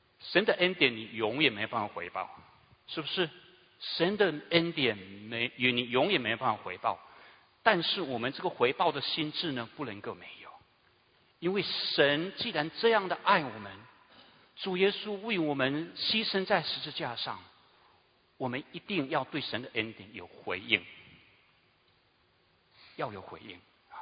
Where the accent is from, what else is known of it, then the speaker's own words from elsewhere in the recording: China; 所以我们中国人很孝敬父母亲啊